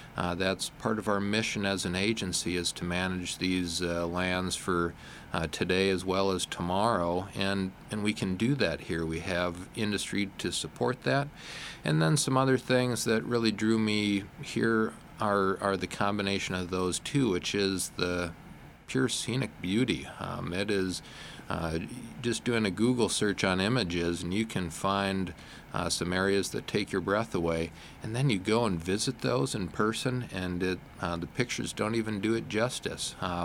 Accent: Wisconsin, United States; I grew up in Wisconsin and grew to love the national forest system

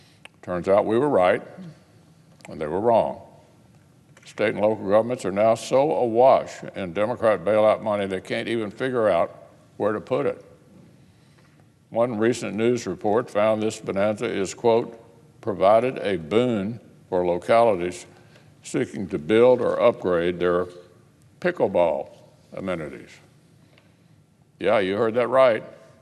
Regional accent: Louisville, Kentucky, United States; As the owner of a coffee house in my hometown of Louisville put it

